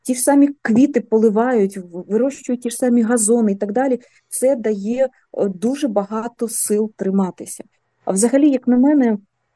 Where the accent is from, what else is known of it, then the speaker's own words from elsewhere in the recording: Bucha, Kyiv Oblast, Ukraine; Річ у тім, що я насправді з Бучі, я живу в Бучі, жила в Бучі.